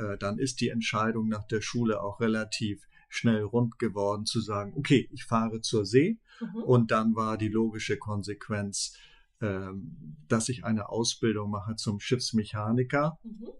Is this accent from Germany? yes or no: yes; Krautsand, Lower Saxony, Germany; ich bin Niedersachse, das liegt also grob gesagt zwischen Stade und Cuxhaven und auf Krautsand leben etwa 300 Menschen. Dort am Elbestrand bin ich groß geworden, aufgewachsen, habe in Stade dann Abitur gemacht